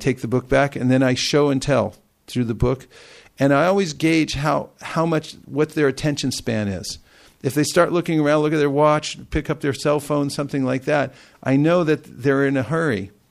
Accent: San Francisco, California, United States; I would say, I'm from San Francisco.

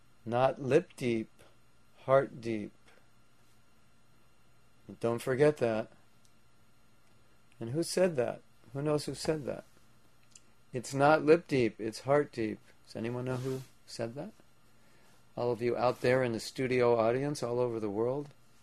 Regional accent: Los Angeles, California, United States; now in Alachua, United States; And I grew up in Los Angeles, so hunters were like aliens to us.

